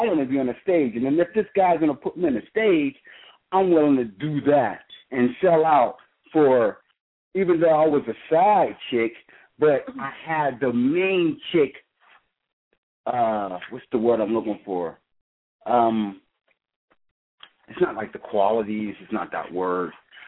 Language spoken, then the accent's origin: English; New Kensington, Pennsylvania, United States; because I'm from New Kensington, you know what I'm saying? I got my whole hustle from the NKP. You know me, smoked off from New Kensington.